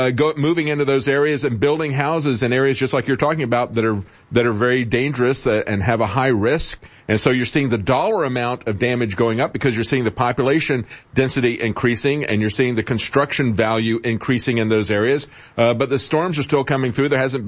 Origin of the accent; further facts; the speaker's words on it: Florida, United States; I remember growing up in Florida